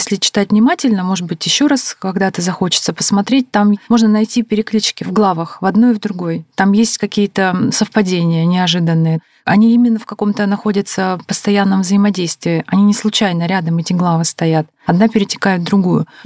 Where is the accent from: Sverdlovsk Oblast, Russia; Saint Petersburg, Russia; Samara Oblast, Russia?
Sverdlovsk Oblast, Russia; Yekaterinburg; Мне очень хотелось, чтобы было много Свердловска, моего родного города, именно Свердловска, потому что это тоже совсем другой город, не Екатеринбург.